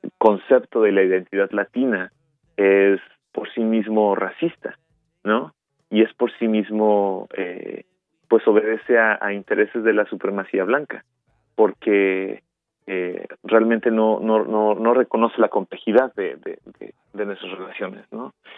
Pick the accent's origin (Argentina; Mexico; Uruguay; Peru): Mexico; Puebla; fuimos a Puebla, que es el lugar de donde yo soy, donde crecí, el lugar donde yo tenía conexiones